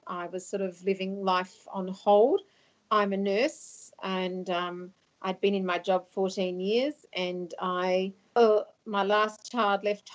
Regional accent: Australia; being Australian, I speak very little of anything.

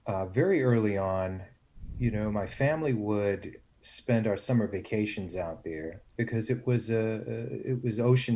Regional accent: Long Island, New York, United States; I became aware of it because I grew up on Long Island. I later lived in New York City

